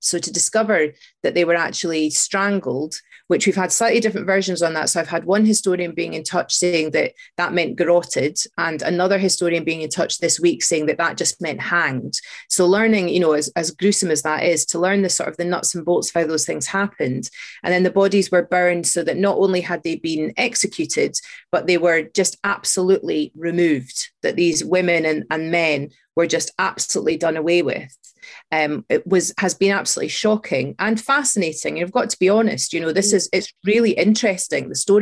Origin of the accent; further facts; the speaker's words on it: Scotland, United Kingdom; Now, I'm from Fife.